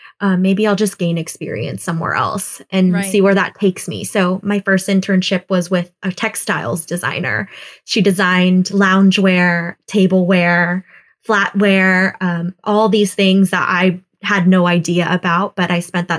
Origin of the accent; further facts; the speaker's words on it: Houston, Texas, United States; I grew up in Houston, Texas.